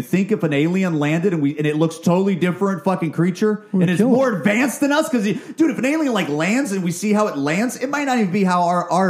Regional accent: Akron, Ohio, United States; I'm from Akron, Ohio. It's like the Soapbox Derby capital.

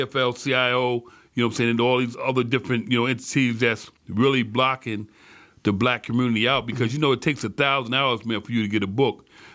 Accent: Albany, New York, United States; Well, my background is Albany, New York, where I grew up at.

